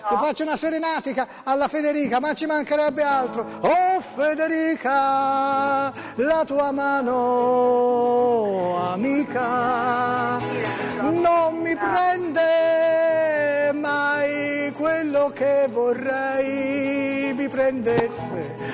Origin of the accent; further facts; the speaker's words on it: Florence, Tuscany, Italy; perché io sono toscano, no? Sono fiorentino.